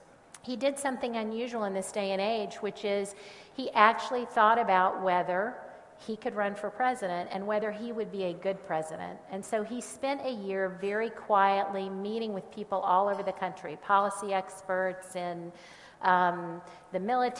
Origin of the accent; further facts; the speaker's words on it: Mississippi, United States; I'm from Mississippi, so I have to visit with everybody for a minute before we get to the meat of things.